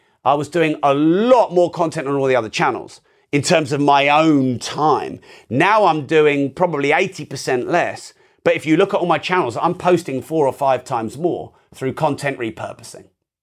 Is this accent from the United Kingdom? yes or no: yes; United Kingdom; I only turned on ad revenue on my YouTube channel about 4 weeks ago because I'm very British.